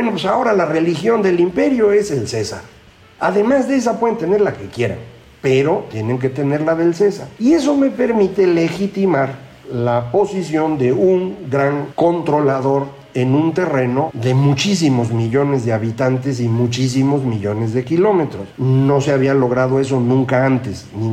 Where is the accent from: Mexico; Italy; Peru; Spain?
Mexico; Veracruz; Y esos son también los que conocemos aquí en Guerrero, cuando yo soy de Veracruz, también ahí cerquita.